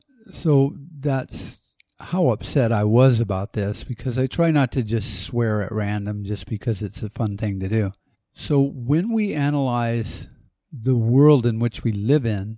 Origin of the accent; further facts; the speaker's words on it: United States; And as an American, I look at that and go, well, what can we really do about any of this stuff that's going on?